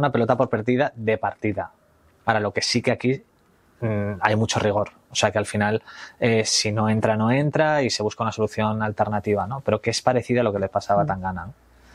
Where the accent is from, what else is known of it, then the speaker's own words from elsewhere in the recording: San Sebastián, Basque Country, Spain; Es que suena muy cursi, pero yo soy muy de … por ser de San Sebastián.